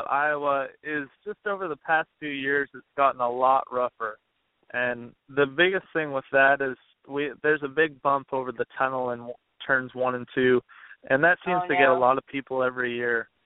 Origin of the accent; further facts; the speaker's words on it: Calgary, Alberta, Canada; I started racing go-karts when I was 7 years old in my hometown, Calgary, Alberta